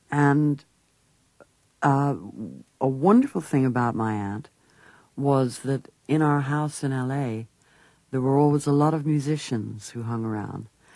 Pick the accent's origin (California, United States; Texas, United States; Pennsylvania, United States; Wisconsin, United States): California, United States; Beverly Hills; And I was raised in Beverly Hills in L.A.